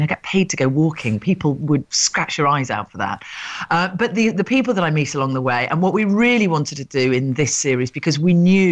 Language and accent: English; East Midlands, United Kingdom; now in London, United Kingdom; I grew up in Rutland.